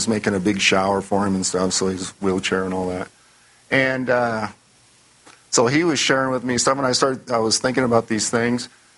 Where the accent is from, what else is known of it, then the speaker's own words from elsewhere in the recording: Idaho, United States; We came from North Idaho. I think we have some Idaho people in here, don't we? Yeah. But I've lived there most of my life until I moved here.